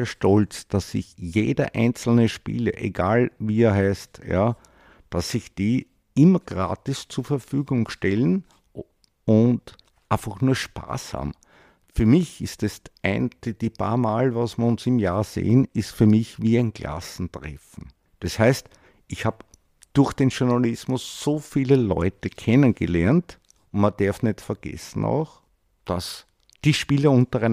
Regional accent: Vienna, Austria; Ja, ich bin im 20. Bezirk auch aufgewachsen und dann notfalls, in dem Sinn mit meinen Eltern, da war ich 15, sind wir im 22. Bezirk gewohnt.

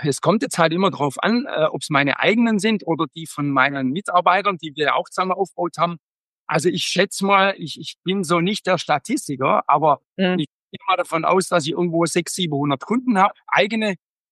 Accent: Rottweil, Baden-Württemberg, Germany; ich bin ursprünglich in Rottweil geboren. In Rottweil bin ich auf die Schule gegangen, habe das Abitur gemacht, auf ein Wirtschaftsabitur

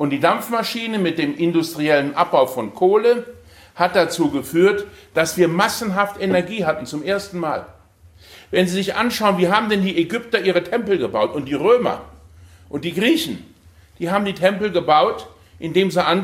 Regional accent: Aachen, North Rhine-Westphalia, Germany; ich komme aus Aachen

